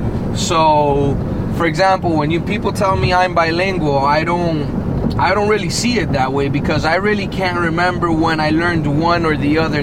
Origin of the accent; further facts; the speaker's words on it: Miami, Florida, United States; We're growing up in Little Havana, Coral Gables, Hialeah, the neighborhoods here in Miami.